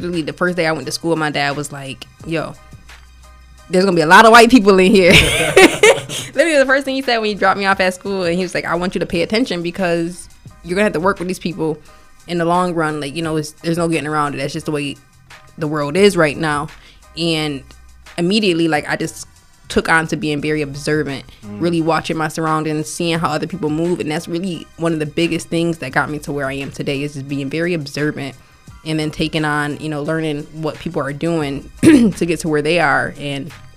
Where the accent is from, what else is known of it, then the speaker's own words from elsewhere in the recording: Rochester, New York, United States; I mean, so growing up, I mean, I'm here from Rochester, New York, and growing up, I actually had the privilege to go to a suburban school.